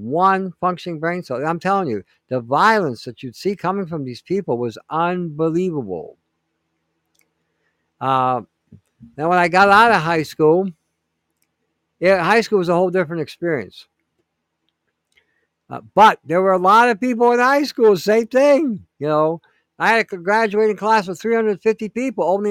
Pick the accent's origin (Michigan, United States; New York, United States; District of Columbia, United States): Michigan, United States; Detroit; I grew up in Detroit growing up as a young, as a kid.